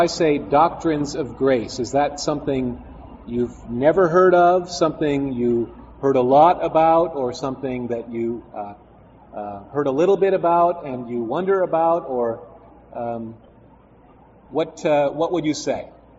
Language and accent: English; Canada; Now, I acknowledge I'm from Canada, one of the frozen chosen